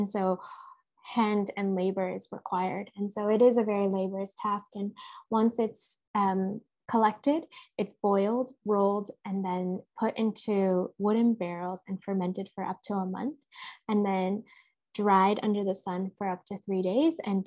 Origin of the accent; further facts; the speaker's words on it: Vancouver, British Columbia, Canada; also born or lived in Toronto; Yeah, so I spent my whole life in cities, born and raised in a city as well. I was born in Toronto and then moved to Vancouver, so both the largest cities in Canada.